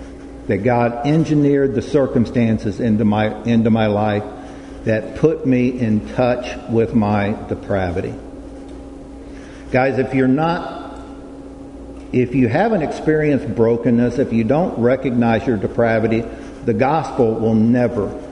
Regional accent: San Antonio, Texas, United States; born there; So, it starts 66 years ago in 1955. I was born in San Antonio, Texas.

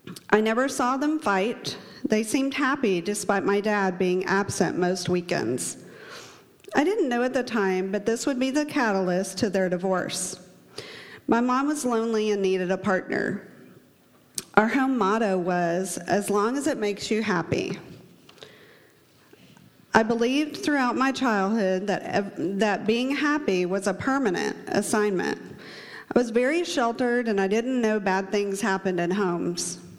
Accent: Edmond, Oklahoma, United States; born there; I was born in Edmond, Oklahoma in 1972 to two loving parents.

